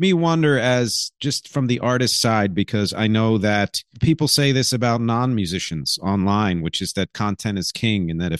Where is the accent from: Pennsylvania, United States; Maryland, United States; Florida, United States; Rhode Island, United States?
Pennsylvania, United States; Philadelphia; is a 28-year-old hip-hop artist from Philadelphia, my hometown where I was born.